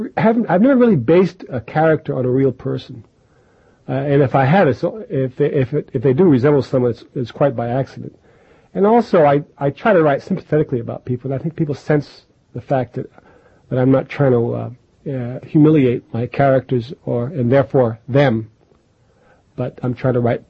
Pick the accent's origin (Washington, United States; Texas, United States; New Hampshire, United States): New Hampshire, United States; Keene; first language French; I was born in Keene, even though my father was born in Keene, because of this French thing, I've always felt, in a way, an outsider. My first language was French